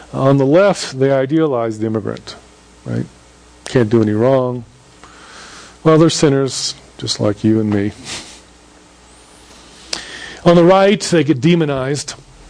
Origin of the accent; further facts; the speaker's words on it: Houston, Texas, United States; And I grew up in Houston, and we would drive to Guatemala. It's a four-day drive. Long, long drive. We were raised bilingual, bicultural. I've spoken Spanish, you know, since forever.